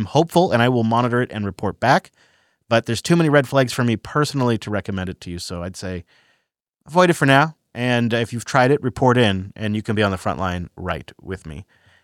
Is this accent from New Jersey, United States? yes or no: no; Washington, United States; they're probably not legally allowed to operate in my home state of Washington.